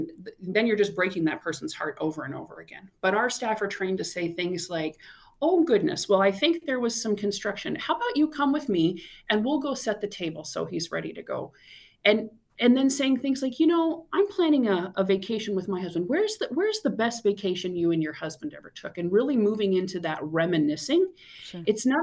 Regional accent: South Dakota, United States; You know, growing up in South Dakota, I think there is nothing more beautiful than some of the outdoor spaces that we have around here.

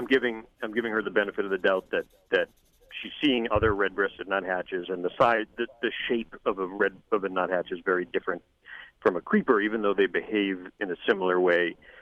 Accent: Brockton, Massachusetts, United States; I do this Taunton Middleborough one, which is relatively close to where I grew up in Brockton.

